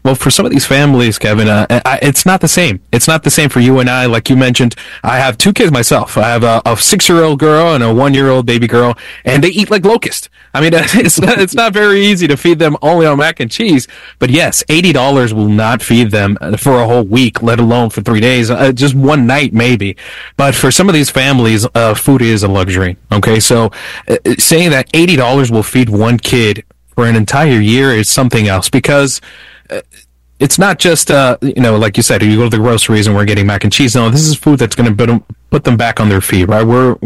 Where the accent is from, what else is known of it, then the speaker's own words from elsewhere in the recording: Colombia; And that's myself, because I'm from Colombia as well, and we serve in Colombia.